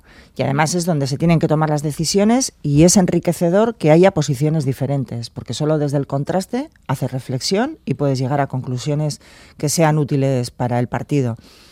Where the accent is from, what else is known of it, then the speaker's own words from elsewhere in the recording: Basque Country, Spain; en una sociedad como la vasca, que arrastramos 50 años de violencia terrorista, de mucho sufrimiento